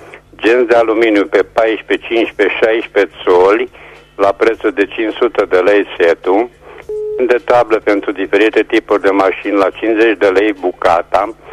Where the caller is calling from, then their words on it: Reșița, Caraș-Severin, Romania; sunt din Resa